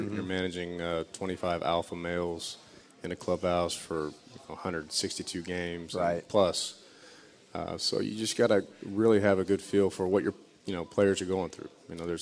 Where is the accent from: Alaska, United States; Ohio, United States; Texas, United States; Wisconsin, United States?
Texas, United States; Austin; I loved it. I mean, it's still my favorite town. It's changed, obviously.